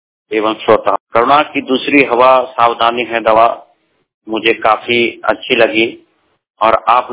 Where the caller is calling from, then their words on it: Dhanbad, Jharkhand, India; जिला धनबाद, राज्य झारखंड से